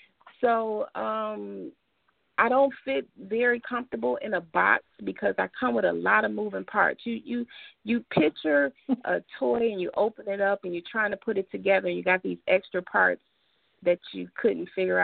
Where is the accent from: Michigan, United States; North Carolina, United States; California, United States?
Michigan, United States; Detroit; I am originally from Detroit, grew up, raised, went to school there